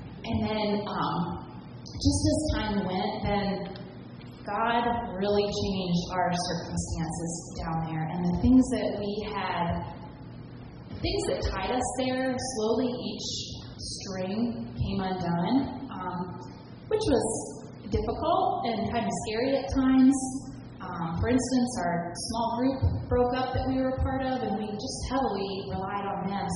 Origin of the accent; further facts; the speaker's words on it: Ohio, United States; I have to tell you that we're from Ohio and I'm only here today.